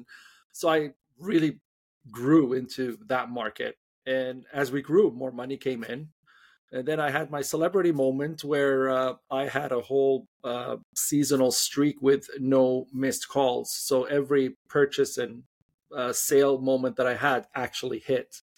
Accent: Dubai, United Arab Emirates; also born or lived in Switzerland / Canada; I was born in Dubai, did part of my schooling in Dubai, part in Switzerland, moved to Canada for university

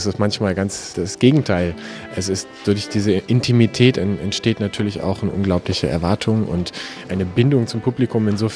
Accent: Berlin, Germany; now in Munich, Germany; Habe vorher studiert noch in Berlin sehr lange, wo es auch meine Heimat ist.

